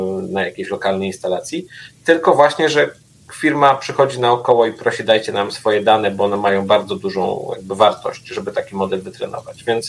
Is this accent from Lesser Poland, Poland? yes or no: no; Skierniewice, Łódź Voivodeship, Poland; Ale ja jestem ze Skierniewic, mam moralne prawo jakby do hejtu.